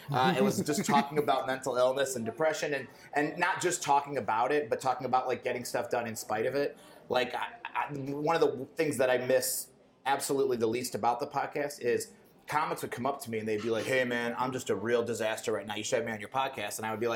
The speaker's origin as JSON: {"language": "English", "region": "Indiana", "country": "United States", "said": "I'm from Northwest Indiana, where there should be places like this, but there weren't"}